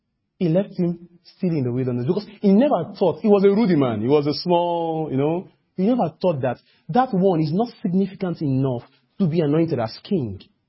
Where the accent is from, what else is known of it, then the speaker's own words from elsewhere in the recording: Nigeria; And me as a Nigerian, oh my God, maybe my voice would have been louder.